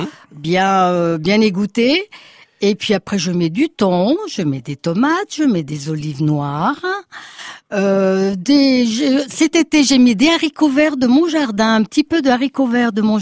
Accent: Italy; French is a second language; Oui, je suis italienne.

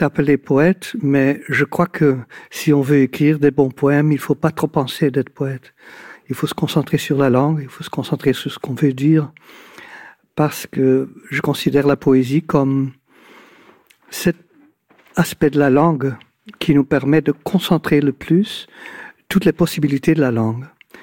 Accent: Ghent, Flanders, Belgium; parce que j'ai passé ma jeunesse sur les bords de l'Escaut, pas trop loin de Gand, ma ville natale

